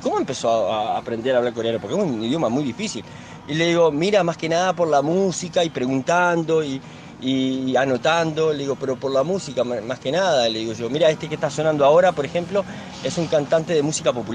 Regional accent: Uruguay; yo soy uruguayo. Le digo, y señalo al … le digo: pero papá es coreano.

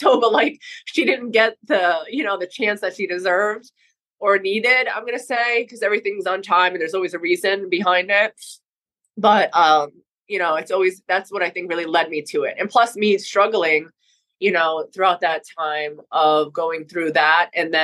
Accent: New York, United States; I was working and I was doing promotions in upstate New York because I'm from New York in general.

